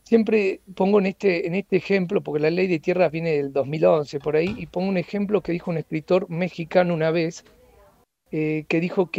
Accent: Argentina; Los argentinos somos descendientes

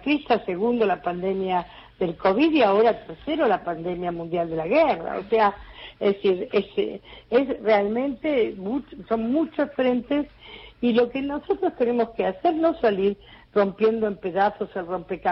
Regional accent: Argentina; como intelectual, como militante política, como argentina, como incluso como comunicadora

